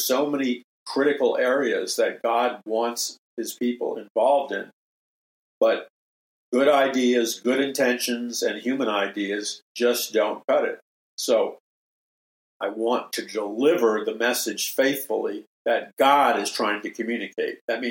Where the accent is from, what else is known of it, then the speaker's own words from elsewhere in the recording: New York City, New York, United States; It was in that place, growing up in New York City in an atheistic, secular humanist household